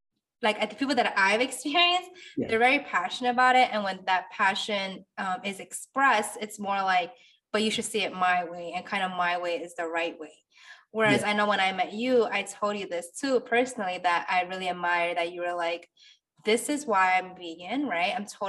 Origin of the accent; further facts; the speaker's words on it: New York City, New York, United States; I'm a New Yorker too. I also grew up in the LES, and I feel like we're definitely resilient creatures.